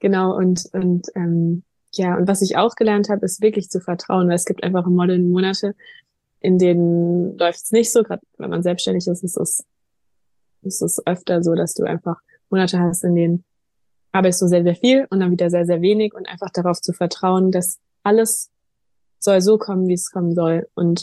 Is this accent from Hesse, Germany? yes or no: no; Freiburg, Baden-Württemberg, Germany; Ich komme aus Süddeutschland, aus der Nähe von Freiburg, dem sonnigen Freiburg.